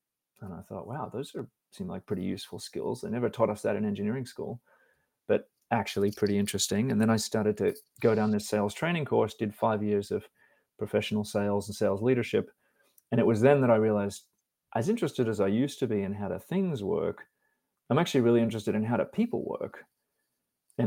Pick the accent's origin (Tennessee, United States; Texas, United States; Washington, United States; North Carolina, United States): Texas, United States; born there; Ironically, I was born in Texas.